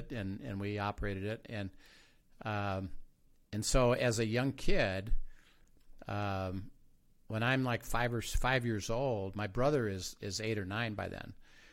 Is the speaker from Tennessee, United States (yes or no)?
no; Valparaiso, Indiana, United States; also born or lived in Chicago, United States; So I grew up in Indiana in the country, and he would drive back and forth to the h